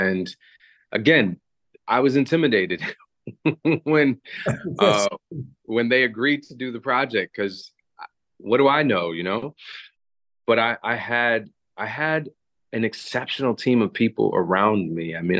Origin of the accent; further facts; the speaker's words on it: Michigan, United States; It was filmed in New Jersey, but I grew up in Michigan.